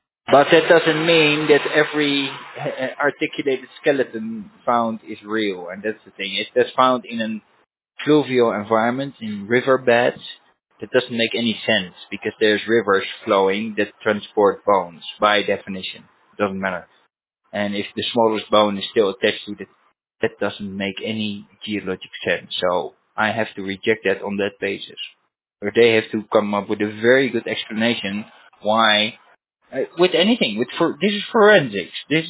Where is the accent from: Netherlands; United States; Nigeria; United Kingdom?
Netherlands; English is a second language; But I come from the Netherlands. It's a country formed by all that.